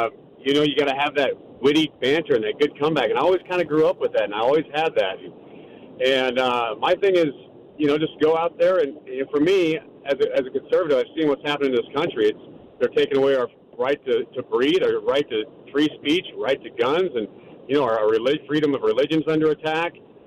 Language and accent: English; Texas, United States; born or raised there